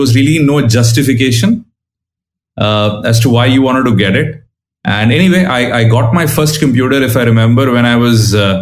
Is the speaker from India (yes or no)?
yes; India; I was born and brought up in India, and, you know, I mean, I'm 43 now.